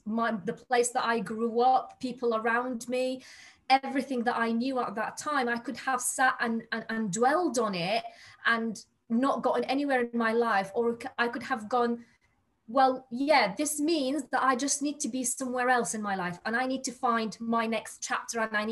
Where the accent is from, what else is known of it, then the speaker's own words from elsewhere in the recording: Iraq; moved away as an adult; So I am from Iraq in origin. So I have grown up through the 80s war, the 90s war, left my country because of the 2003 war.